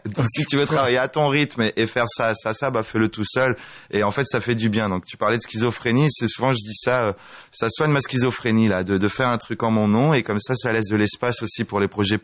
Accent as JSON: {"language": "French", "town": "Grenoble", "region": "Auvergne-Rhône-Alpes", "country": "France", "said": "dans la région où je viens de Grenoble, région Rhône-Alpes."}